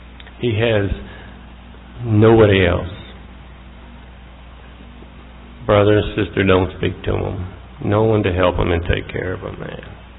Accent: the South, United States; being that I'm from the South

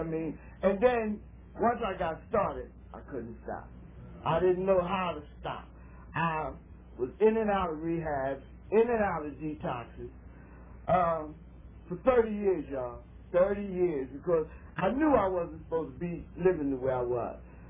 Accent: Philadelphia, Pennsylvania, United States; moved away as an adult; now in Erie, United States; I'm a transplant from Philadelphia. I came to Erie 5 years ago.

